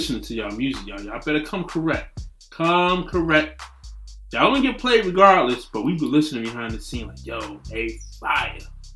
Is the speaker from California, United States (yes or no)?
no; New Jersey, United States; We're from Jersey.